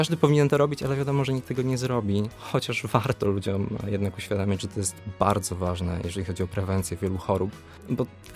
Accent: Lower Silesian Voivodeship, Poland; Pochodzę z województwa dolnośląskiego, ale na Opolszczyznę właśnie sprowadziły mnie studia.

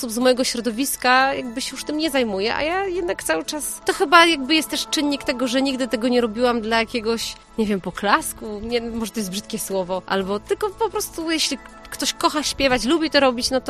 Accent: Opole, Opole Voivodeship, Poland; po pierwsze jestem z Opola tutaj, więc to jakby miasto tym nie ma co mówić, miasto żyje festiwalem

